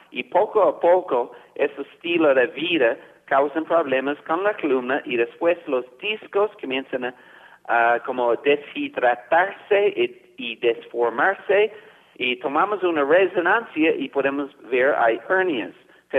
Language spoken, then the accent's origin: Spanish; Canada; Spanish is a second language; now in Bogotá, Colombia; Yo soy de Canadá, soy canadiense.